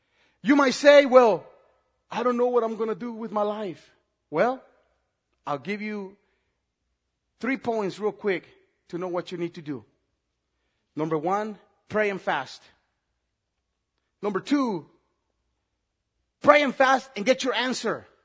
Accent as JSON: {"language": "English", "country": "Nicaragua", "said": "And look, I'm from Nicaragua, so I can speak from a Latin point of view."}